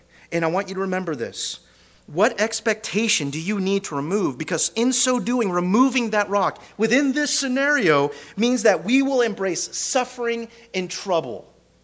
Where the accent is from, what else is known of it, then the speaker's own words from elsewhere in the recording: Grass Valley, California, United States; I grew up in Northern California. Everything is built on angles. Everything is built on 45-degree angles, all right? It's Grass Valley.